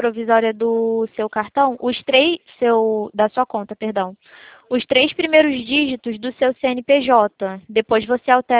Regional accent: Rio de Janeiro, Brazil; eu sou do Rio de Janeiro.

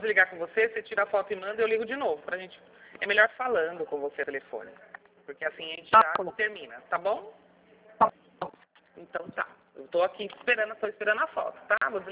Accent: Sorocaba, São Paulo, Brazil; Não, eu sou de Sorocaba.

